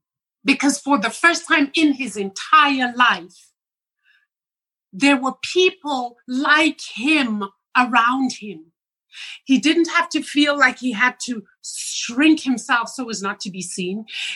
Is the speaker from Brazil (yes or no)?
no; Zimbabwe; moved away as an adult; now in United States; I am not African American. I am from Zimbabwe.